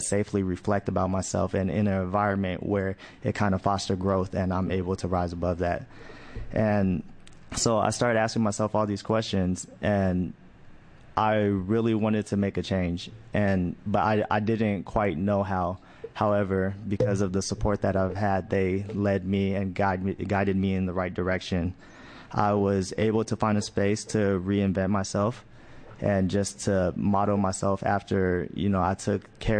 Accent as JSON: {"language": "English", "town": "Oakland", "region": "California", "country": "United States", "tie": "born or raised there", "said": "I grew up in East Oakland, California, and it was an impoverished area, and it was plagued with a lot of gang warfare and drug trade."}